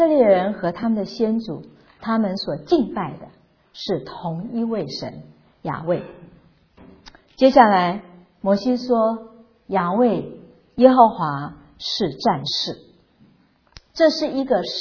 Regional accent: China; 所以我们中国人有一句话说无事不登三宝殿

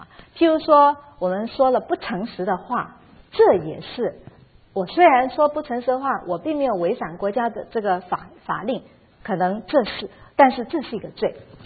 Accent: China

